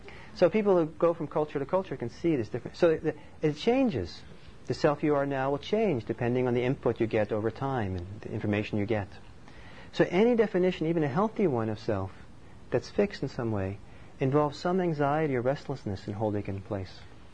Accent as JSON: {"language": "English", "country": "Norway", "tie": "born or raised there", "said": "I'm Norwegian originally, and I grew up some in Norway."}